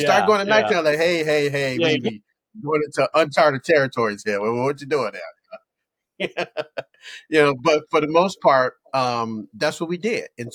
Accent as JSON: {"language": "English", "town": "Chicago", "region": "Illinois", "country": "United States", "said": "I'm originally from Chicago, so I was in Chicago."}